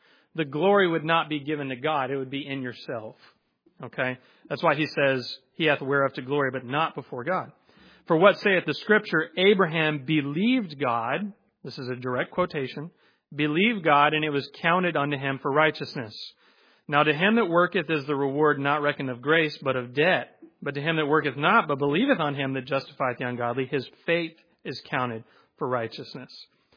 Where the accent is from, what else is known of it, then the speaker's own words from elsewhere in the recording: Georgia, United States; You could say y'all. I'm from Georgia. Know y'all.